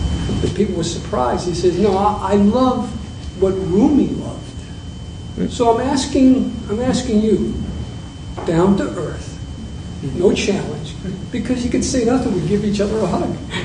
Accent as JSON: {"language": "English", "town": "Roxbury", "region": "Massachusetts", "country": "United States", "tie": "born or raised there", "said": "I'm a street guy. I grew up in Roxbury, Mass."}